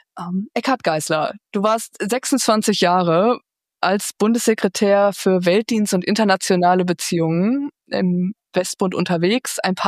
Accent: North Rhine-Westphalia, Germany; Als ich in meiner Heimat in Lippe relativ frisch im CVJM in der Jungschar als Kind angekommen war

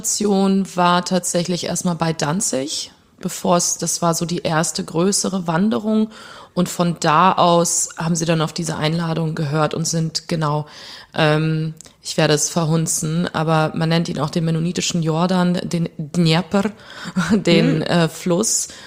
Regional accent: Germany; also born or lived in Soviet Union; Genau, ich bin da geboren. Für alle Plotdietschen Zuhörerinnen eventuell. Ich komme aus Dorf Nummer 4.

